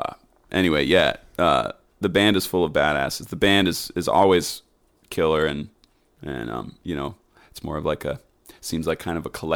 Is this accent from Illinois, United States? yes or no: no; Brookline, Massachusetts, United States; I'm from Brookline, Massachusetts.